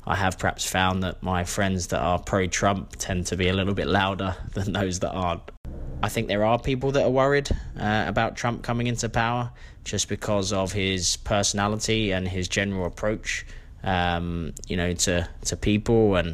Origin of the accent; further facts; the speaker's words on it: Tenterden, South East England, United Kingdom; moved away as an adult; now in Dallas, United States; I grew up in Tenterden, Kent, and I've been in the US for 7.5 years. I currently live in Dallas, Texas, and I'm 35 years old.